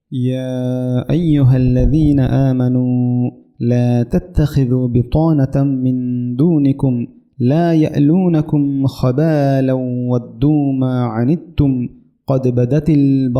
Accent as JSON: {"language": "Bangla", "country": "United States", "tie": "born or raised there", "said": "যদিও আমি আমেরিকাতেই বড় হয়েছি।"}